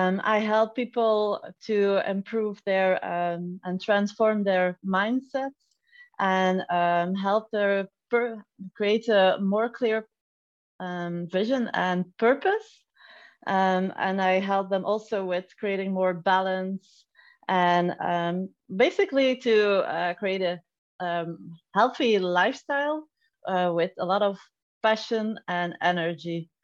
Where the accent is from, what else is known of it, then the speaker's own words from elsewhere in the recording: Belgium; I'm an entrepreneur from Belgium.